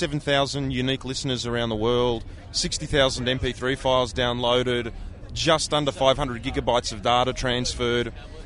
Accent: Australia; Oh, we're from Australia.

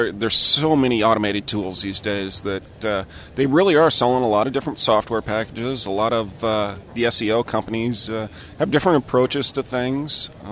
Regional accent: Austin, Texas, United States; I'm from Austin, Texas.

